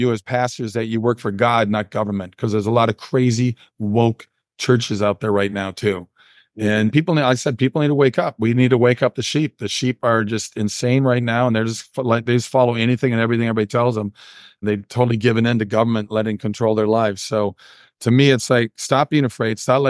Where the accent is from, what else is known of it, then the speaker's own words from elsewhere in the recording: Minnesota, United States; I'm going to be filming in Minnesota, my home state, on a car racing movie.